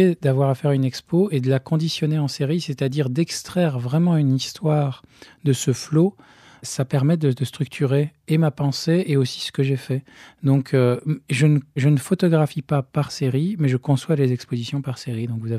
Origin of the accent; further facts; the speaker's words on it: Belgium; là d'où je viens, en Belgique